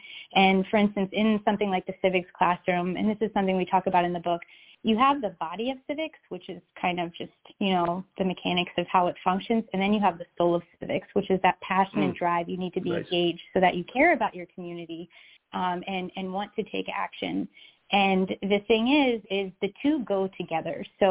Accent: Virginia, United States; So, we're both kind of from rural parts of the U.S. I'm from Virginia.

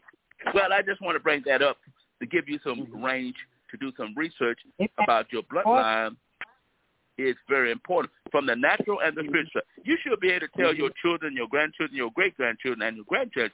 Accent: United States; born there; Even though I was born a Jew in America

